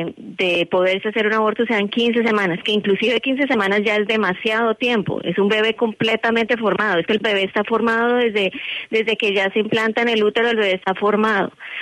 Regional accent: Colombia; De Colombia.

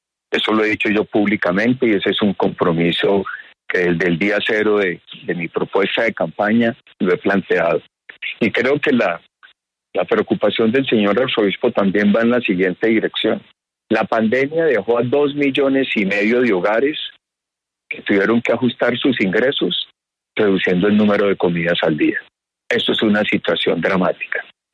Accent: Pensilvania, Caldas, Colombia; Yo estoy aquí, por ejemplo, hoy en esta época de fin de año en mi pueblo, Pensilvania.

